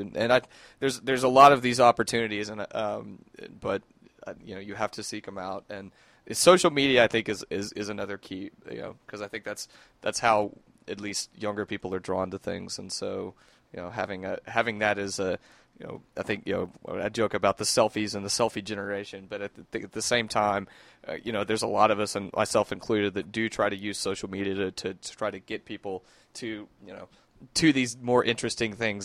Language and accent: English; Huntsville, Alabama, United States; well, I grew up in Huntsville, Alabama, so I grew up going to the Space Museum, to the Space and Rocket Center, like, every month.